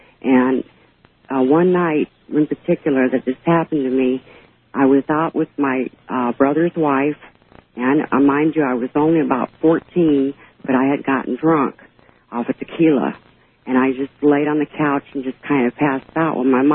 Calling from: Bloomington, Indiana, United States; Okay, this is … I'm calling from Bloomington, Indiana.

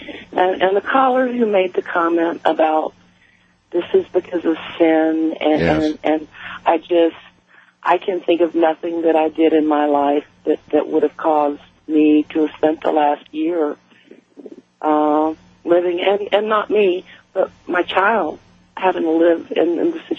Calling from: Pensacola, Florida, United States; I'm in Pensacola, Florida, and you can hear it. We're 200 miles from New Orleans.

